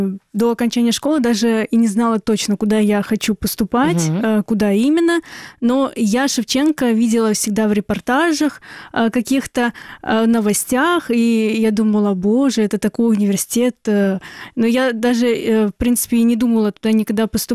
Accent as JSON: {"language": "Russian", "town": "Bakhchysarai", "region": "Crimea", "country": "Ukraine", "lives_now": "Kyiv, Ukraine", "said": "несмотря на то, что я из Бахчисара, это маленький город, это Киев, мегаполис."}